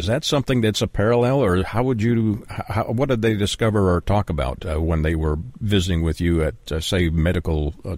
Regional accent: Canada; I'm from Canada, and Canadians are generally considered reserved.

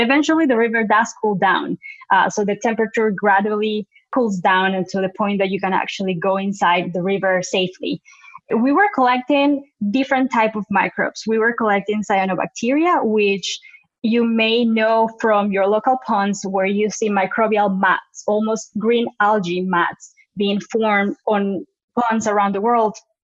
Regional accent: Peru; now in United States; I am originally from Peru, but I've been in the U.S. for a few years.

